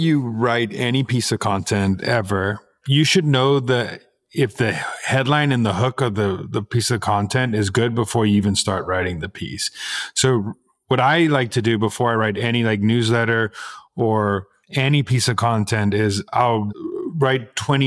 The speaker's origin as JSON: {"language": "English", "country": "South Africa", "said": "I'm also South African and I grew up on just meat and like, potato type thing."}